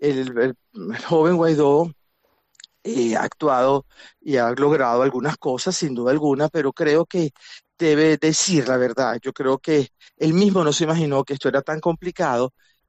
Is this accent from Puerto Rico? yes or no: no; Venezuela; Esto no es tan rápido ni es tan fácil como el venezolano aspira, como aspiramos los venezolanos.